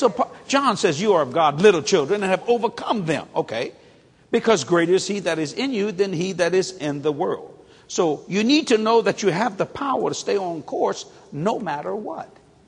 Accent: Louisiana, United States; I said, I'm a Cajun. We could be anything. We don't know.

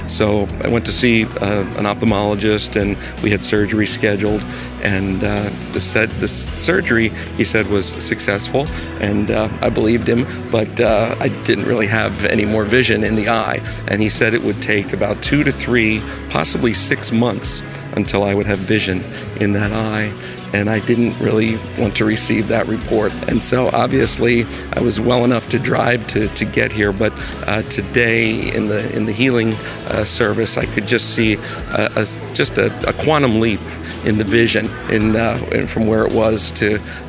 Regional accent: Auburn, Pennsylvania, United States; I'm from Auburn, Pennsylvania

